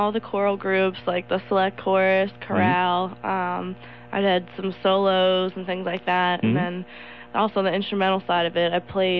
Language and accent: English; Reading, Pennsylvania, United States; I'm from the Reading area.